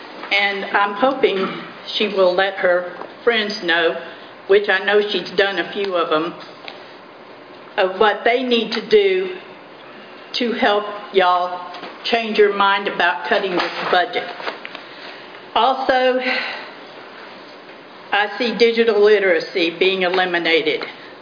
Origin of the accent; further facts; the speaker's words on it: Denham Springs, Louisiana, United States; I'm from District 3 and from Denham Springs.